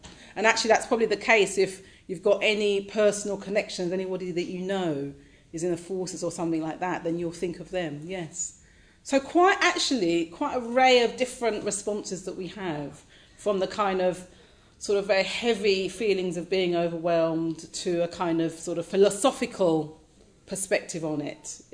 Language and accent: English; London, United Kingdom; I grew up in East London, sort of lived near the docks, and there was a lot of racism where I grew up.